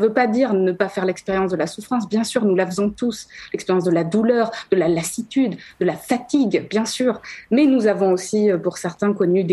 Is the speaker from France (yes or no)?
yes; Marseille, Provence-Alpes-Côte d'Azur, France; Moi-même, je suis marseillaise